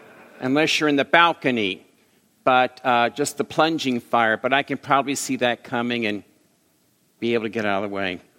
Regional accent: the South, United States; I'm from the South, so I can say that. Really, I am.

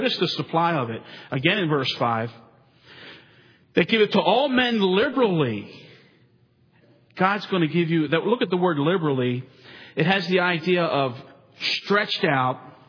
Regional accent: East Coast, United States; I grew up on the East Coast, and my father had a boat

